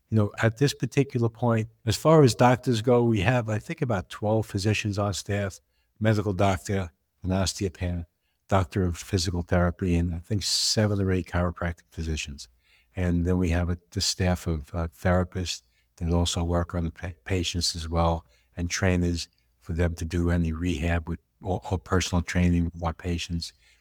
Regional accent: New York, United States; I grew up in New York and in a lower middle income area, which was fine. It was all family oriented. I grew up around a lot of Catholic, Polish, German, Italian, Irish, English, you name it.

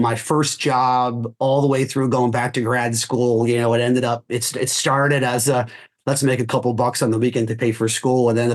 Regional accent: Philadelphia, Pennsylvania, United States; I grew up in Northeast Philadelphia. I was studying marketing and communications locally at LaSalle University

